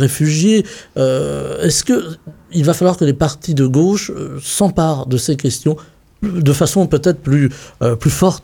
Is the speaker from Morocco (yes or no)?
no; Brittany, France; chez nous en Bretagne